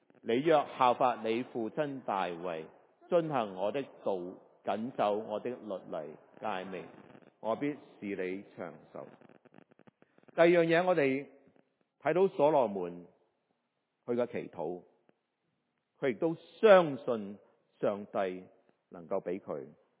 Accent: China; 即系我哋中国人好中意求嘅福禄寿啊

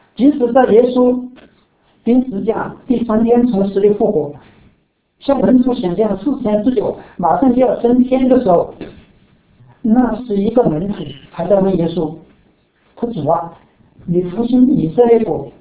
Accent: China; 那作为中国人，我们都应该感到自豪，为自己的国家感到自豪

